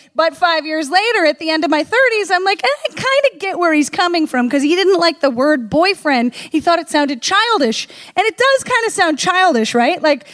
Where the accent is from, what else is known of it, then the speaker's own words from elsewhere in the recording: the North, United States; And I was from the North and we just, you know, this was before the internet, right?